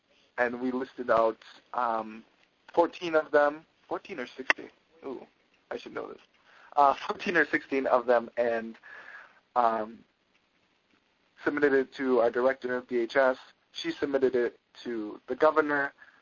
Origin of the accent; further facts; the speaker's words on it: Michigan, United States; Michigan recommendations. This is what I was talking about being involved back in my home state.